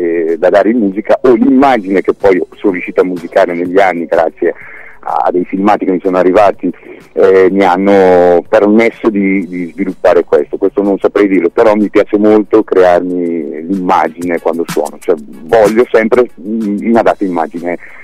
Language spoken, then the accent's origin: Italian; Lombardy, Italy; io vengo dalla provincia di Mantova